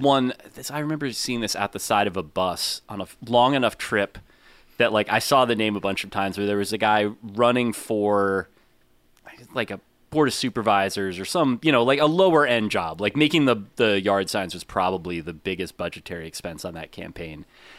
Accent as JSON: {"language": "English", "region": "New Jersey", "country": "United States", "tie": "born or raised there", "said": "I remember growing up in New Jersey, seeing signs put up on the side of the highway"}